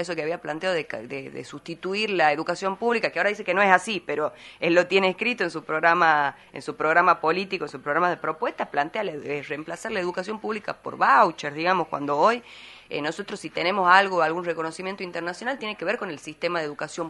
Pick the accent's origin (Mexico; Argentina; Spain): Argentina; plantea ideas que ya lo hemos vivido como argentinos.